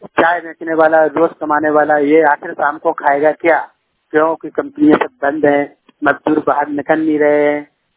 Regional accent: Uttar Pradesh, India; now in Ahmedabad, India; मैं जिला झांसी का रहने वाला हूँ। अहमदाबाद में सिलाई का काम करता हूँ।

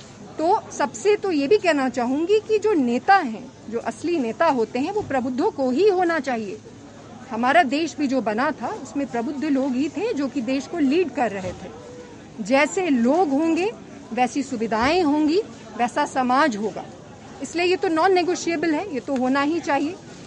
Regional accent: Bihar, India; ये कोई पार्टी के तरफ से नहीं कह रही, एक बिहारी होने के नाते कह रही हूँ

